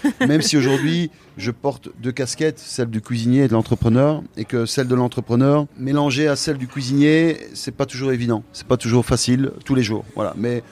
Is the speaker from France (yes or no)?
no; Liège, Wallonia, Belgium; je ne veux pas rester sur Liège. Je suis d'origine liégeoise